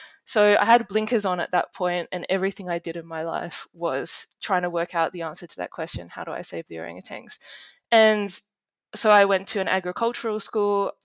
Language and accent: English; Adelaide, South Australia, Australia; I came from Adelaide